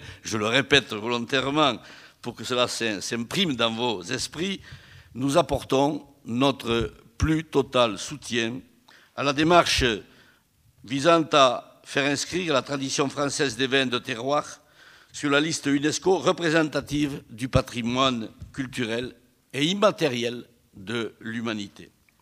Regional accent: the Midi, France; je suis du Midi. Je suis né sur ces terres qui, sous le règne du vent et l'empire du soleil, n'en finissent pas de faire chanter la vigne depuis des générations et des générations

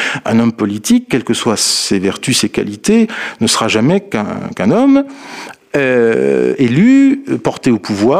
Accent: France; En plus, chez nous, en France, c'est un pays centralisé

